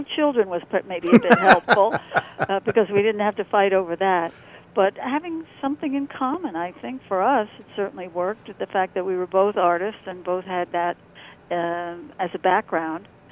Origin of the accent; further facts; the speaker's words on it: Queens, New York, United States; I grew up in Queens, in Richmond Hill.